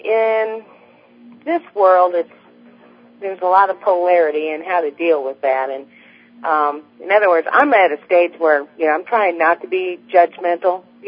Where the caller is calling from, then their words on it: Illinois, United States; I'm from Illinois.